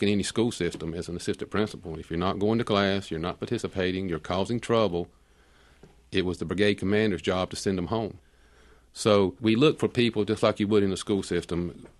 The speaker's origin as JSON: {"language": "English", "country": "United States", "said": "Well, it makes me glad I'm an American. I can honestly say that."}